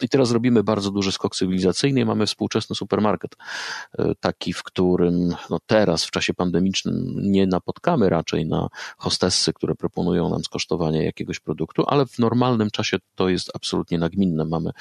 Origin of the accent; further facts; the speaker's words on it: Silesian Voivodeship, Poland; Ja się wychowywałem w małej miejscowości na Górnym Śląsku.